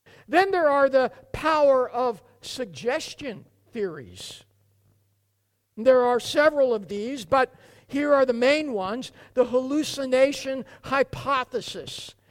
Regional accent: Oregon, United States; who set up a commune about 150 miles east of where I grew up in North Central Oregon.

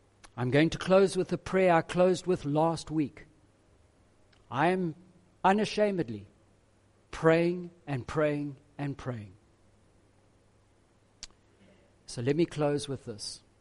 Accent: Zimbabwe; now in South Africa; God no longer looks at me as that dirty, rotten sinner growing up in Zimbabwe, emigrating to South Africa.

